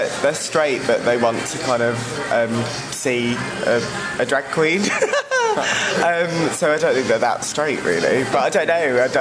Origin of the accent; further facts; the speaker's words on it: Darlington, North East England, United Kingdom; When I go back to Darlington, that's where I'm from. I don't sound like I'm from Darlington, do I?